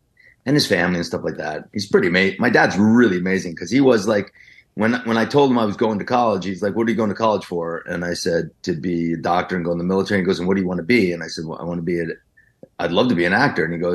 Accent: New Jersey, United States; And I'm from Jersey, so we can talk a lot.

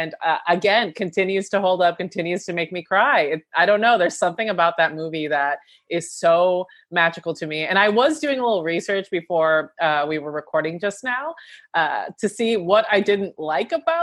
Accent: Miami, Florida, United States; I'm from Miami, so I get it.

